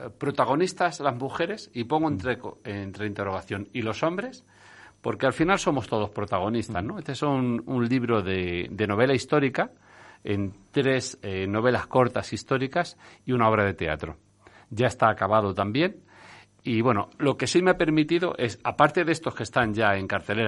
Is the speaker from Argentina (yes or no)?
no; Puertollano, Castilla-La Mancha, Spain; la mina de Asdrúbal, de Puerto Llano, que fue en el barrio donde yo nací y me crié.